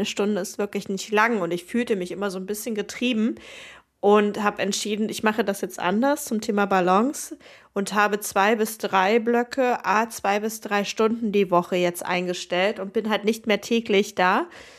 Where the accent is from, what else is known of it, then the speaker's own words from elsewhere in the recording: Saxony-Anhalt, Germany; Und danach die Woche direkt bin ich in Magdeburg, also fast meiner alten Heimat, zumindest schon mal das gleiche Bundesland